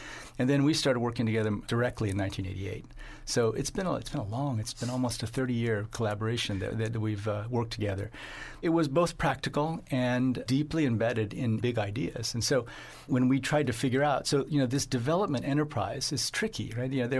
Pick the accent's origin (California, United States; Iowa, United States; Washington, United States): Iowa, United States; We grew up in Iowa. My father was a dentist, so we were relatively well off compared to most people.